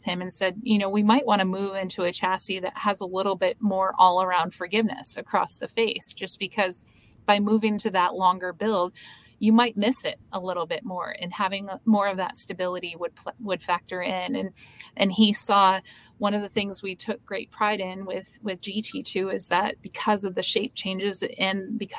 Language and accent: English; Grand Rapids, Michigan, United States; We launched the Meyer event, which is in Grand Rapids, Michigan, my hometown, actually.